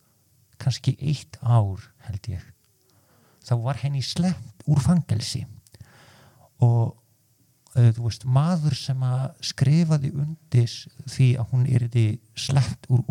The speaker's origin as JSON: {"language": "Icelandic", "town": "Poznan", "region": "Greater Poland", "country": "Poland", "tie": "born or raised there", "also_born_or_lived": "Rome", "second_language": "Icelandic", "said": "Hann heitir Poznan og í vestur hluta Pólands svona mitt mitt í Berlínar og Varsjá og ég á tvo bræður og þeir búa þar og líka amma mín"}